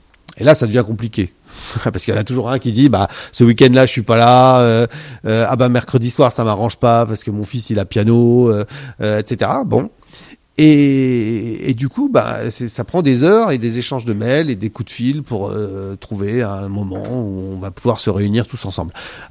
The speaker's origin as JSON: {"language": "French", "country": "France", "said": "on va en profiter pour faire une bouffe parce qu'on est des Français et qu'on aime bien les bonnes choses"}